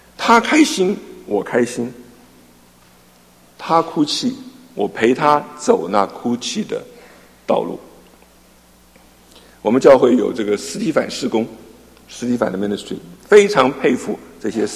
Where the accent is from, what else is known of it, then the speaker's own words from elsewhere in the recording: China; 我们我们中国人的儒家思想对执政的人是什么样的要求？